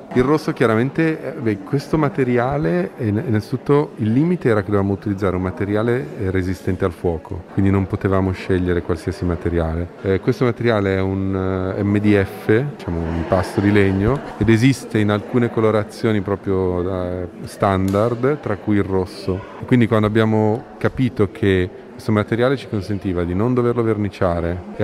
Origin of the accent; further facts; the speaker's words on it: Milan, Lombardy, Italy; io sono un architetto milanese, sono nato a Milano, sono nato a metà tra la nascita di Magistretti e l'inaugurazione di questa mostra, quindi 50 anni fa.